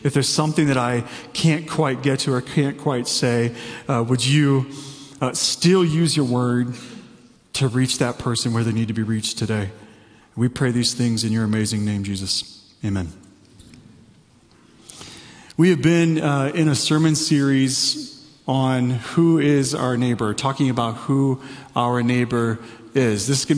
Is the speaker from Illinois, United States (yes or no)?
no; St. Louis, Missouri, United States; I grew up in St. Louis, so it was just kind of across the state to the inner city part of Kansas City.